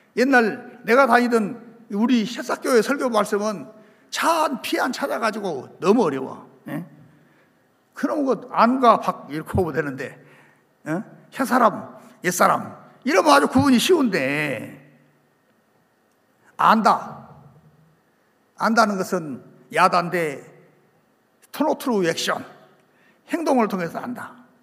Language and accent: Korean; Gwangju, South Korea; 우리 집사람 경상도 상주 사람이고 난 전라도 광주 사람인데